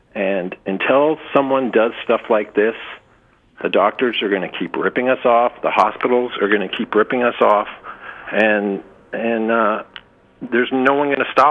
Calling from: Anchorage, Alaska, United States; I'm calling from Anchorage.

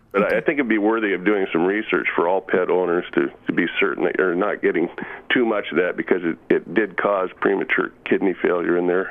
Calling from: Cordova, Alaska, United States; I'm calling you from Cordova.

